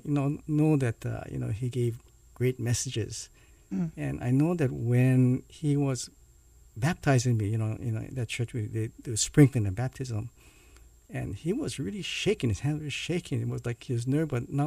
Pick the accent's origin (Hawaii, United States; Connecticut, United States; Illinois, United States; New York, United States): Hawaii, United States; Honolulu; Well, I grew up in Kalihi. And, I went to Kapalama Elementary School, Stevenson, and Roosevelt